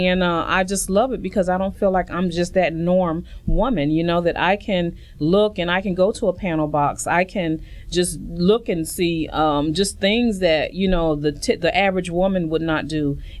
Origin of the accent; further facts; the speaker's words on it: Albany, New York, United States; He is originally from Georgia. I'm from Albany, New York.